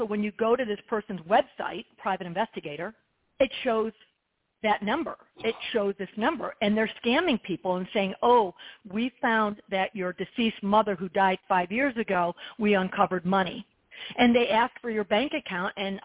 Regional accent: Buffalo, New York, United States; also born or lived in South Florida; now in North Georgia, United States; I live in North Georgia, still own a home in Florida, South Florida. And I grew up in Buffalo, New York, and one of my friends from kindergarten, and I'm 60 years old.

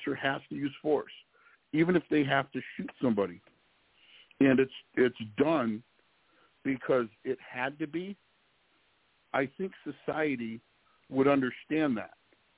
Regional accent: Detroit, Michigan, United States; I'm from the Detroit area, you know, grew up here, you know, ended up in South Carolina, did a few things. I'm back here. I love my area.

